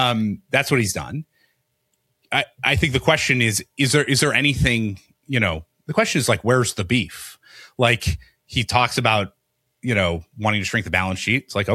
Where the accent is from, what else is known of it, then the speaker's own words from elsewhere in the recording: Detroit, Michigan, United States; I'm from Detroit. So I'm like one third Canadian by constitution.